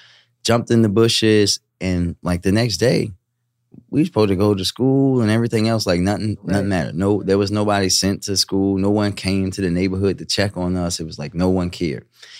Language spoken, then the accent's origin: English; Baltimore, Maryland, United States; I grew up in Park Heights in Baltimore, so not much is gonna scare